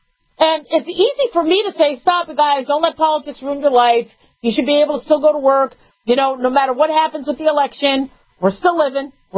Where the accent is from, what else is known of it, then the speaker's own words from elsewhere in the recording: United States; maybe we as the American people need to control